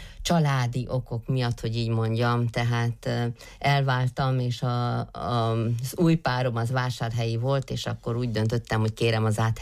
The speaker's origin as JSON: {"language": "Hungarian", "town": "Uileacu Șimleului", "region": "Sălaj", "country": "Romania", "tie": "born or raised there", "said": "én Szilágysomlyón nevelkedtem, mármint Somlyóújlakon, de Szilágysomlyón jártam iskolába"}